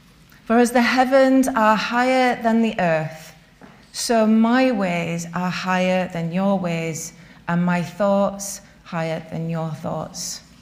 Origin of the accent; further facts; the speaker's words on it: Leeds, Yorkshire and the Humber, United Kingdom; I'm from Leeds, and I'm on the leadership at Swarcliffe Baptist Church on the council estate where I grew up.